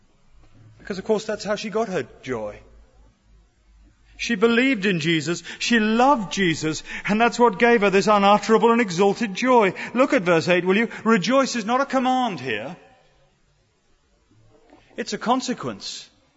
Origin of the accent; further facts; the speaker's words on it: United Kingdom; I know we're British and we're all dressed in suits and we're not meant to reveal it